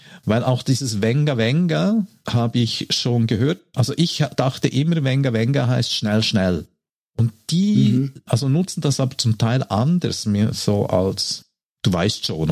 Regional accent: Graubünden, Switzerland; ich bin im Kanton Graubünden aufgewachsen und da lernt man natürlich Skifahren

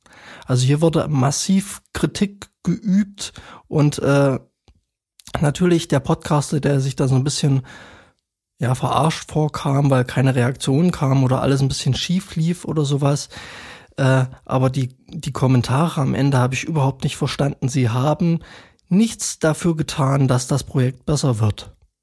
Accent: Berlin, Germany; Und ich bin eine Zeit lang in Berlin auch groß geworden, sag ich mal.

